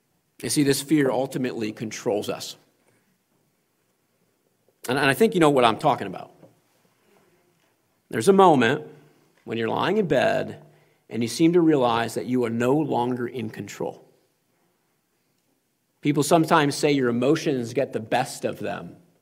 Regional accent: California, United States; I came from California, so this one really hits home.

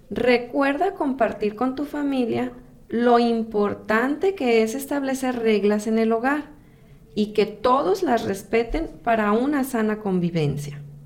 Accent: Guadalajara, Jalisco, Mexico; born there; A mí me gusta escuchar mariachi, porque nací en Guadalajara, Jalisco, y el mariachi es la música típica que allá se escucha.

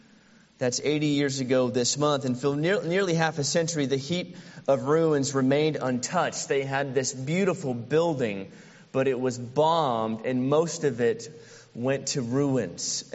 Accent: St. Louis, Missouri, United States; I grew up in St. Louis with all kinds of unbelievable architectural buildings

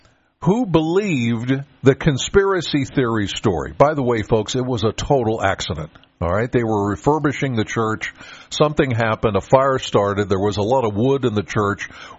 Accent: Pennsylvania, United States; I grew up primarily in York County, which is not too far from Lebanon. And, yeah, that's how we pronounced it, Lebanon bologna.

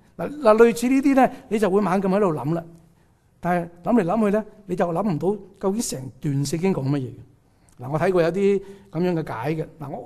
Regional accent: Guangdong, China; 即系用即系我哋广东人嘅话嚟讲。

